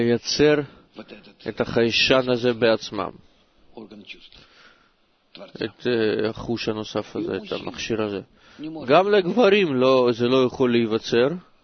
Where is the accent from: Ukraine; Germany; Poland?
Germany; Stuttgart, Baden-Württemberg; משטוטגרד, גרמניה.